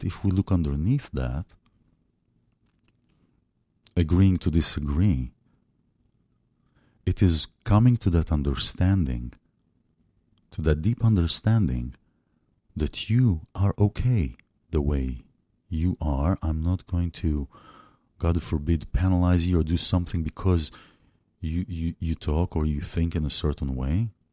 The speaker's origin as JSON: {"language": "English", "country": "Israel", "tie": "born or raised there", "said": "I remember growing up in Israel."}